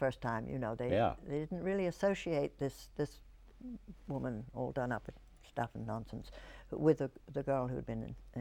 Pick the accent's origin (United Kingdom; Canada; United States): United Kingdom; I mean, as a British actress, I certainly had never seen him in vaudeville